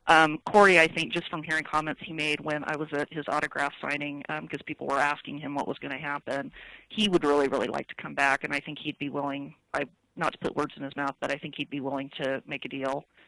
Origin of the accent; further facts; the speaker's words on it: Idaho, United States; I grew up in Southern Idaho, but I went to University of Nevada. That's where I graduated from.